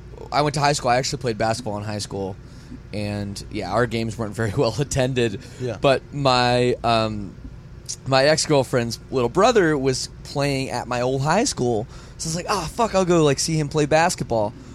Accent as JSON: {"language": "English", "country": "Canada", "said": "We were talking about I'm from Canada, she's from America"}